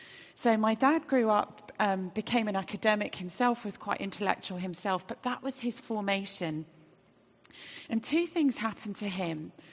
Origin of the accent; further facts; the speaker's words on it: Australia; born there; Well, I was born in Australia to parents who didn't have any faith at all.